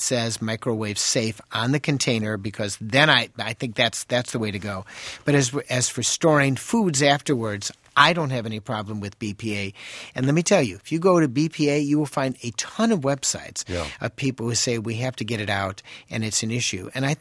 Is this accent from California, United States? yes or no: no; Chicago, Illinois, United States; first language English; English is my first language. I just want to state that. I want to state that empirically. English is my first. Although I am from Chicago.